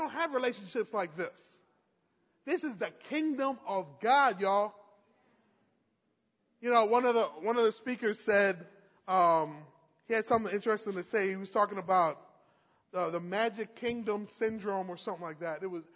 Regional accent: New York, United States; I was from New York, guys.

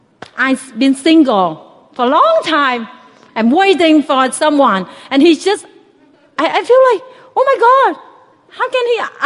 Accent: Vietnam; for those who do not know me. I'm from Vietnam.

